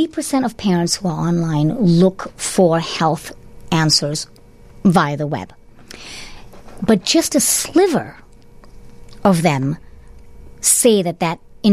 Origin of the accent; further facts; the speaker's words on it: Malaysia; now in Chicago, United States; I'm originally from Malaysia